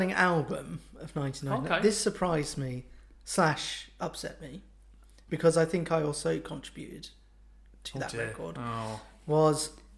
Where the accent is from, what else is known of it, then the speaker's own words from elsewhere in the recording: United Kingdom; Because we're British.